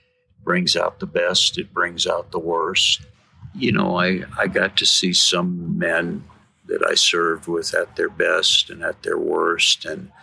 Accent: United States; I was just your average white kid growing up in America

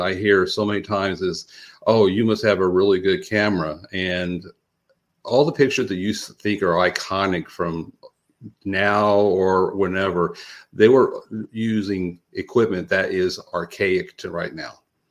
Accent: Midwest, United States; I'm originally from the Midwest, where I used to grow tea roses.

